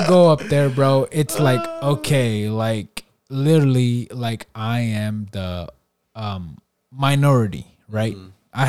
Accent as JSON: {"language": "English", "region": "California", "country": "United States", "tie": "born or raised there", "said": "And as a Hispanic, as a Latin American, growing up in the West Coast, California, that does a lot of things to you, right?"}